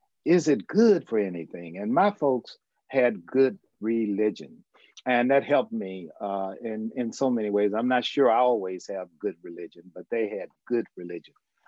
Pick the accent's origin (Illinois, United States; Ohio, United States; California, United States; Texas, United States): Illinois, United States; Chicago; And they migrated north, and I grew up in Chicago, consequently.